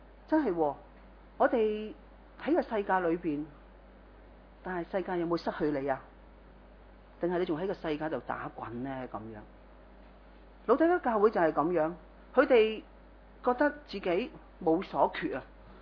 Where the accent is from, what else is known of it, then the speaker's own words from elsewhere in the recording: Hong Kong; 在我们香港人来看，或者某些议员来就觉得是很多钱